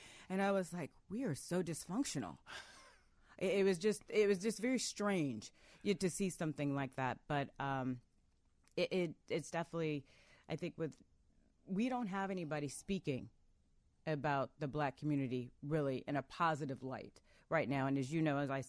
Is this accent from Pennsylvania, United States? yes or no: no; Paradise Valley, Arizona, United States; I'm from Paradise Valley, Arizona. Hello. Very Republican, very when are we going to the mall kind of state.